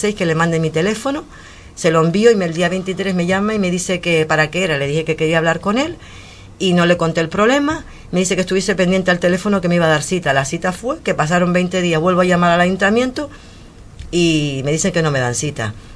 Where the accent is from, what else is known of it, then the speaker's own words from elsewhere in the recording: Canary Islands, Spain; yo estoy orgullosa de ser majorera, de ser de las Islas Canarias. Cuando me preguntan, ¿de dónde eres? Claro, yo tengo mi pasaporte español, soy española, pero ¿de qué sitio? ¿De las Islas Canarias? ¿De dónde? De Fuerteventura.